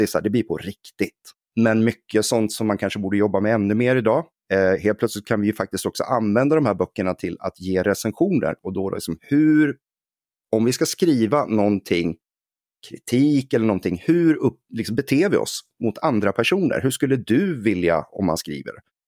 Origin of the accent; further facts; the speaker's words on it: Gävle, Gävleborg County, Sweden; moved away as an adult; now in Stockholm, Sweden; Och sen så flyttade jag till Stockholm. Jag är Gävlebo från början. Så när jag var 20 år